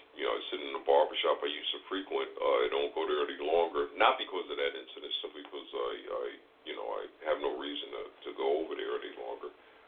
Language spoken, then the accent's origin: English; New York, United States; I grew up in New York